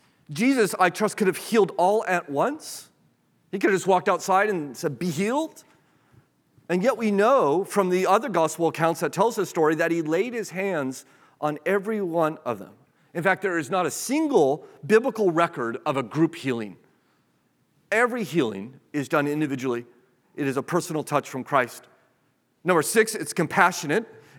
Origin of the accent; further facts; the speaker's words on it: United States; perhaps because I'm an American, it was free, right?